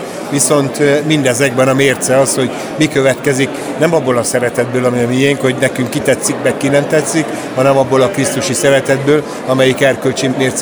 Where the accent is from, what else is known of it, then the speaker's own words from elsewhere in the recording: Northern Hungary, Hungary; Hazajöttem, mert hogy ez az én szülőföldem, ebben a városban több évet éltem, ezen a vidéken, amit én szeretek Felső Magyarországnak nevezni